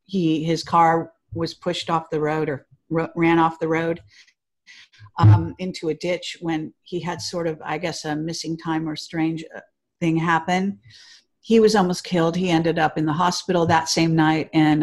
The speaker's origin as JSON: {"language": "English", "town": "Palo Alto", "region": "California", "country": "United States", "tie": "born there", "said": "and my mother went to Stanford, and I was born in Palo Alto. So it was right near where I was born."}